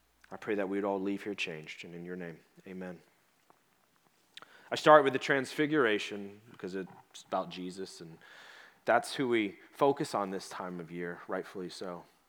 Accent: the South, United States; I grew up in the South. We got lakes, and I'm like, I know what a lake is.

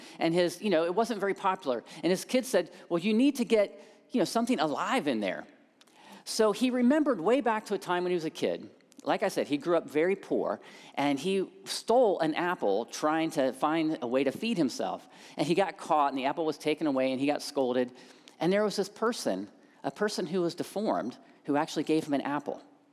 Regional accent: Columbus, Ohio, United States; I grew up in a very big family. I'm the youngest of six. My wife is an only child. I grew up in Columbus.

